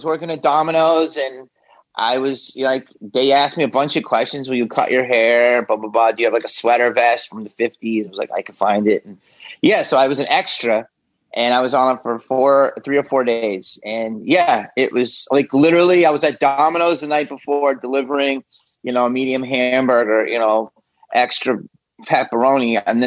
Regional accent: Upper Darby, Pennsylvania, United States; I'm from Philly. Upper Darby, I don't know, it's right outside of West Philly.

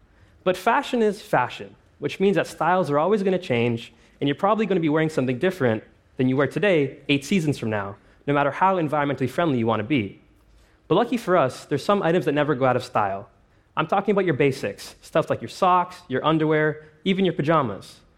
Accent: Toronto, Ontario, Canada; my hometown of Toronto

